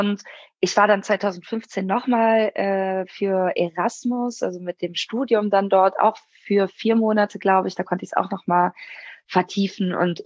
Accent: Lecce, Apulia, Italy; ich komme halt ganz, ganz aus dem Süden, aus Lecce. Das ist so quasi der Absatz vom Stiefel.

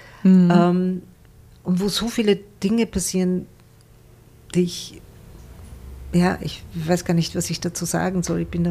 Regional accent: Tabriz, East Azerbaijan, Iran; German is a second language; now in Germany; Meine Mutter redet manchmal Farsi mit mir oder eben Aseri, weil ich komme aus Tabriz, das ist im Aserbaidschan und wir sprechen so ein Mischmasch. Also ich verstehe beides, ich verstehe Aseri und Farsi, spreche aber kein Aseri, spreche halt sehr schlecht Farsi.

